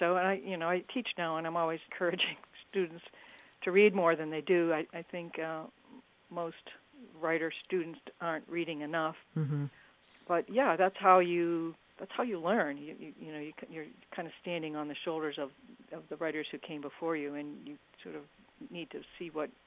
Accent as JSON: {"language": "English", "region": "New Hampshire", "country": "United States", "tie": "born or raised there", "said": "The East Coast, where I grew up in New Hampshire and went to college in Massachusetts, was sort of way too confining to me in many ways"}